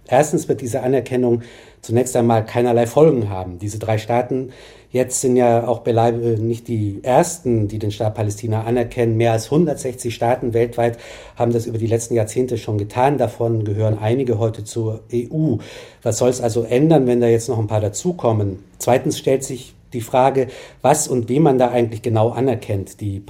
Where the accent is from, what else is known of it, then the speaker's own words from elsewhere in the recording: Germany; ob ich als Deutscher überhaupt in der Position bin, in diesem Konflikt kluge Ratschläge zu erteilen